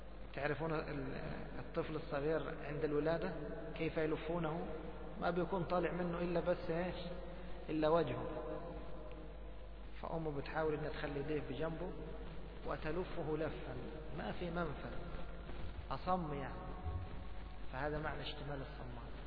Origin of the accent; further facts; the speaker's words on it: Egypt; مثلنا مثلا إحنا كمصريين وغيرنا تعودنا على لبس الإيش؟ السراويل تحت القميص